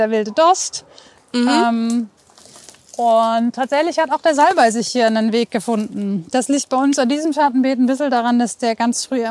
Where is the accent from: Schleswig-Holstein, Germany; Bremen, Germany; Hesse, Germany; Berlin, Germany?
Bremen, Germany; ich bin auf dem Waller Friedhof groß geworden